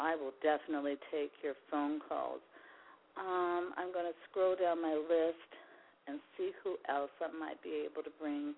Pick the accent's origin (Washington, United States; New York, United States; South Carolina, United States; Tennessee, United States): Washington, United States; Seattle; here in my hometown of the Pacific Northwest, Seattle, Washington